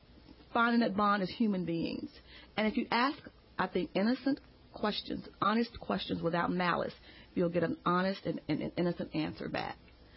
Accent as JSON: {"language": "English", "region": "Mississippi", "country": "United States", "tie": "born or raised there", "said": "I grew up in Mississippi."}